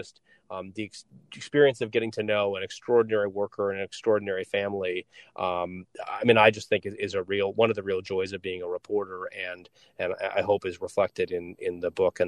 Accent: Oregon, United States; I grew up in Oregon, which is actually where I am right now covering the forest fires. But I grew up in Oregon in a timber town

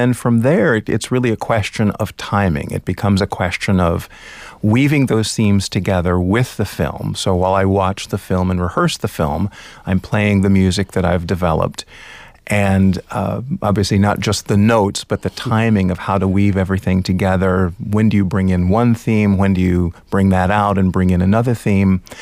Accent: Indianapolis, Indiana, United States; it was in a pizza parlor back in Indianapolis. I grew up in Indiana, so that was sort of in my backyard.

